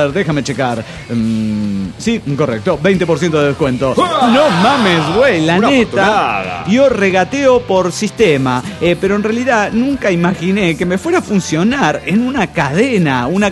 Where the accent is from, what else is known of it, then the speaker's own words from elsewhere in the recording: Masaya, Nicaragua; de Masaya, Nicaragua.